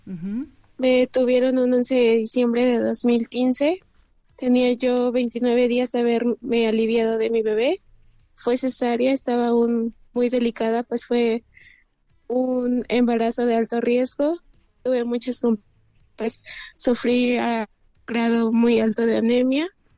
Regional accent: Xalapa, Veracruz, Mexico; Jalapa, Veracruz.

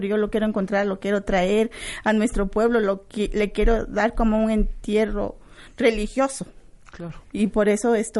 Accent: Zitlala, Guerrero, Mexico; Vengo de una comunidad indígena rural de Ciclala, en el estado de Guerrero.

